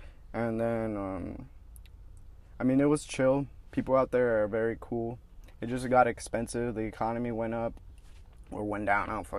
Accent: Edinburgh, Scotland, United Kingdom; Because in the valley, in Edinburgh, where I grew up, in my hometown, everything is slow.

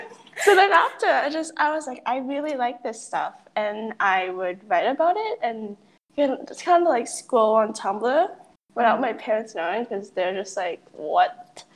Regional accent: Canada; I'm from Canada. I'm still in high school

